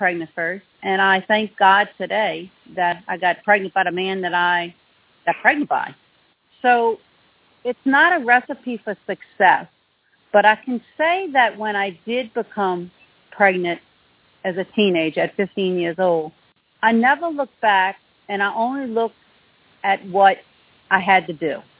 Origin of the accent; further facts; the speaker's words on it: Chalmette, Louisiana, United States; also born or lived in New Orleans; But we grew up in Chalmette. I came out my mother's womb at Hotel Du Hospital. My parents lived in New Orleans in the very beginning of our lives. And then they went to Chalmette.